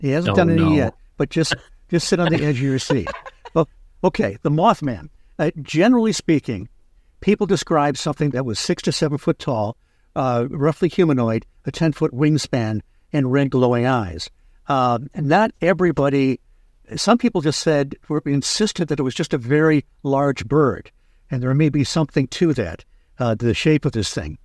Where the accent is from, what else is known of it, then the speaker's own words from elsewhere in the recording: Michigan, United States; Well, I guess I grew up in Michigan